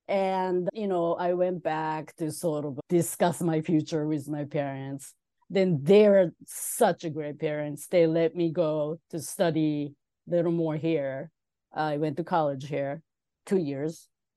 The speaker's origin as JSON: {"language": "English", "region": "Tokyo", "country": "Japan", "tie": "born or raised there", "said": "When I was a kid growing up in Tokyo, I was young, probably like an eighth grader."}